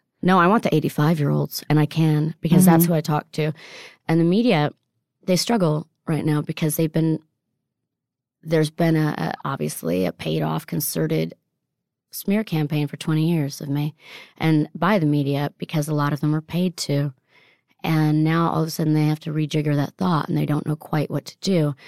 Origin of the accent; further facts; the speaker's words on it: Italy; And I don't know if it's because I grew up in Italy, but speaking with my hands, that's how I express myself more